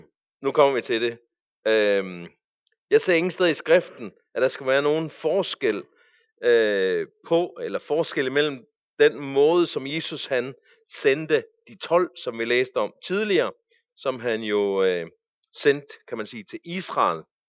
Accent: Zealand, Denmark; Men jeg bliver begejstret, fordi nu nærmer vi os min hjemegn

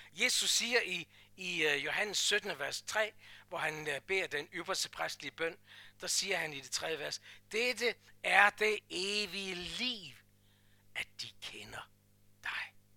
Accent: Copenhagen, Capital Region, Denmark; Der hvor jeg voksede op i den kirke, jeg voksede op i København

